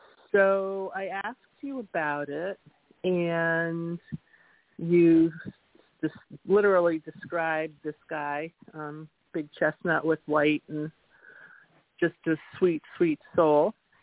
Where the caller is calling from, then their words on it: Norwood, New York, United States; I'm calling from Norwood, New York.